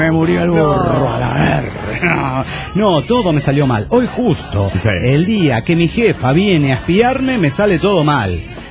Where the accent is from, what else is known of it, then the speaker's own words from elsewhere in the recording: Vitoria, Basque Country, Spain; de Vitoria, España.